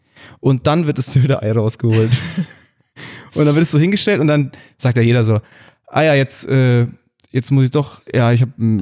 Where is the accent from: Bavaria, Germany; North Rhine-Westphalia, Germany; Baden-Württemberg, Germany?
Bavaria, Germany; Ist halt immer noch meine Heimat.